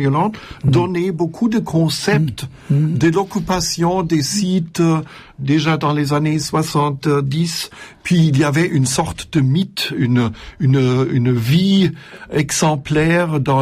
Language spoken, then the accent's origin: French; Germany; French is a second language; moved away as an adult; now in Marseille, France; Oui, je suis allemand. J'ai milité les années 80-90 en Allemagne. Je suis venu à Marseille en 2001